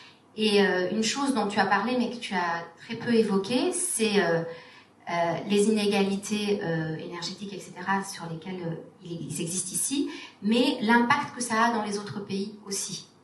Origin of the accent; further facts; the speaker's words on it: Algeria; moi je suis née, j'ai grandi en Algérie.